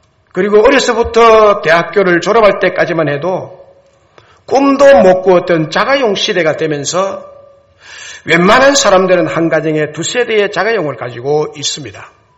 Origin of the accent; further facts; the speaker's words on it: Goseong, South Gyeongsang, South Korea; 저의 고향은 경남 고성입니다.